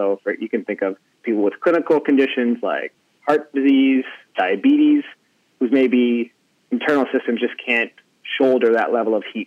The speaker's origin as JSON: {"language": "English", "country": "Canada", "said": "So, I'm Canadian, and thing with heat in Canada is it doesn't get quite so hot"}